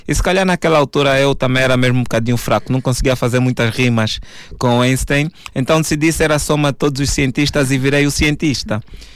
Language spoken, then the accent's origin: Portuguese; Luanda, Angola; entrou uma onda de rap nas ruas da cidade capital Luanda, cidade capital de Angola, de onde eu sou.